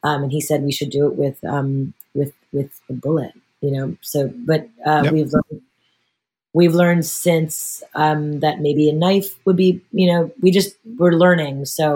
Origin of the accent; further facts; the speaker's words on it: New York, United States; I'm a New Yorker forever. I love New York. I'm a soldier for the city.